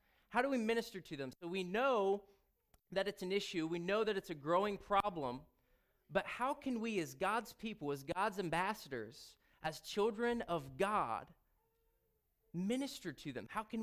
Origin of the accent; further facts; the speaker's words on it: Mount Vernon, United States; I grew up in Mount Vernon here. I'm homegrown.